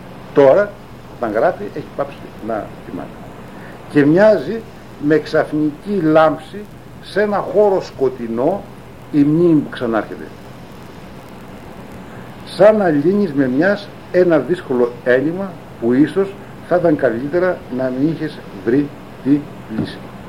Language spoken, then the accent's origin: Greek; Athens, Attica, Greece; Εγώ σαν Αθηναία είχα απόλυτη άγρια.